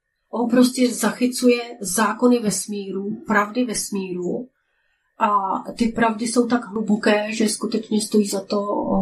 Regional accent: Moravia, Czechia; já jako Moravanka, která jsem se narodila v naší zemi

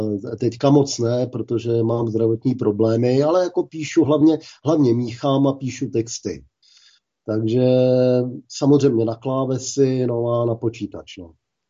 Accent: Prague, Czechia; Narodil jsem se v Praze, za což se velice omlouvám. A hlavně mám ateliér a studio v Dejvicích

